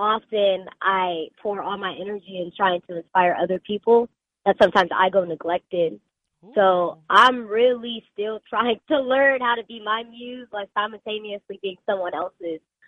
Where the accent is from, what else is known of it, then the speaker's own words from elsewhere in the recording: San Bernardino, California, United States; I'm from San Bernardino, California.